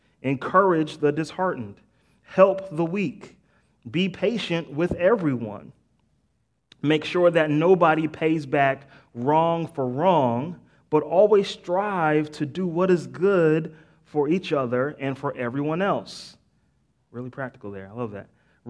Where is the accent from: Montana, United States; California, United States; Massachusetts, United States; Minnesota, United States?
Massachusetts, United States; Boston; I'm from Boston, right? D. Brown played for the Celtics.